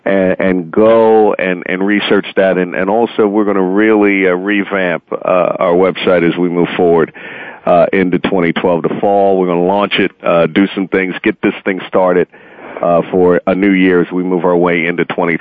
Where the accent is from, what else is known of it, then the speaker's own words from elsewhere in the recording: Phoenix, Arizona, United States; And then you add, you know, my hometown of Phoenix in there with Vegas and everybody